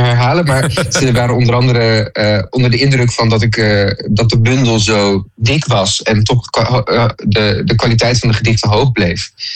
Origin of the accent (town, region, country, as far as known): Groningen, Netherlands; born there; also born or lived in Oosterwolde